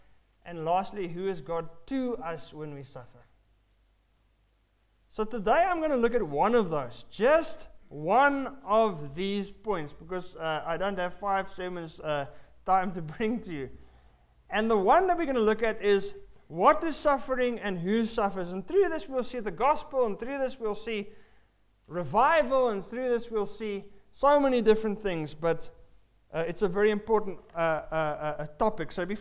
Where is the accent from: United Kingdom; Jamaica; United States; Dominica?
United Kingdom; England; because I'm an Englishman, I would lose very fast.